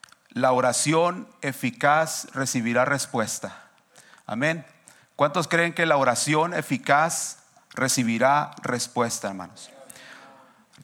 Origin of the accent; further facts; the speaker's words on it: Mexicali, Baja California, Mexico; soy originario de Mexicali, pero ya tengo aquí 20 años en este valle